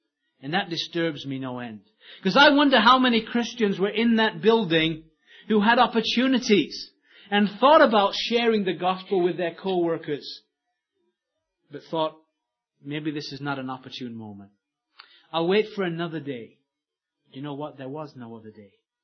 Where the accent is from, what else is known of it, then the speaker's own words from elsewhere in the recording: England, United Kingdom; I'm not even in America. I'm an Englishman.